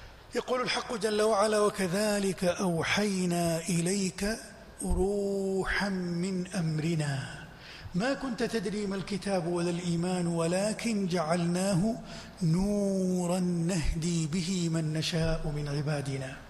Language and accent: Arabic; Jeddah, Makkah Province, Saudi Arabia; أخبرت زوجتي بأني ذاهب إلى الطائف وأنا من جدة